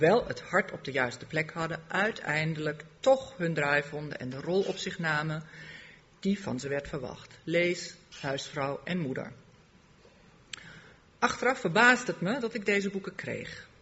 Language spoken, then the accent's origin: Dutch; Germany; also born or lived in Netherlands; ben ik verhuisd met mijn gezin naar Duitsland. Ik ben daar geboren en opgegroeid en het is, zoals dat heet, mijn vaderland. In Nederland heb ik ruim 20 jaar gewoond en gewerkt. Ik beschouw het als mijn moederland.